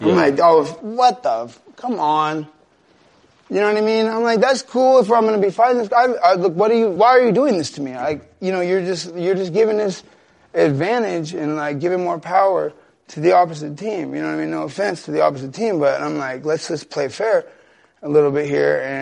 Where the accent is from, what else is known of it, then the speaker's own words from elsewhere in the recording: Stockton, California, United States; I'm from Stockton.